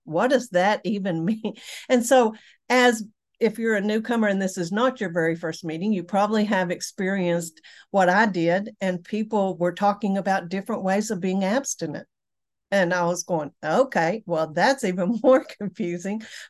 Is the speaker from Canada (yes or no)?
no; Texas, United States; accent: Texan; I'm from Texas, so I speak Texan, not English.